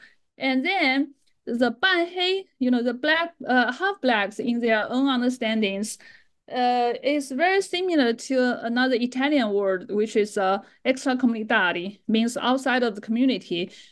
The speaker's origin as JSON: {"language": "English", "country": "China", "tie": "born or raised there", "said": "I grew up in China and I never heard about that word."}